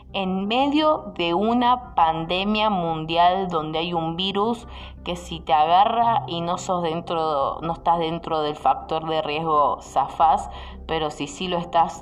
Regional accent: Argentina; no nos compete a nosotros como país, como argentinos.

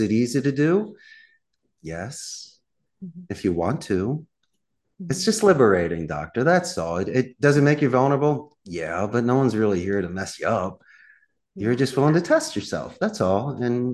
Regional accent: Philadelphia, Pennsylvania, United States; You're from Georgia, I'm from Philly. We can handle it.

